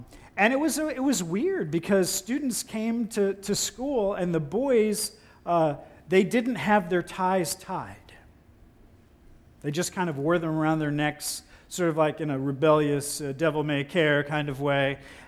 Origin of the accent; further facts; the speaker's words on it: Huber Heights, Ohio, United States; I grew up in Ohio, as many of you know, and in Huber Heights, Ohio, there was a levee that did not pass